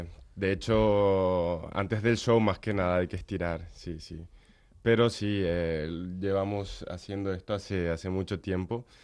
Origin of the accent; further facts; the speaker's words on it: Asunción, Paraguay; Yo soy de Asunción.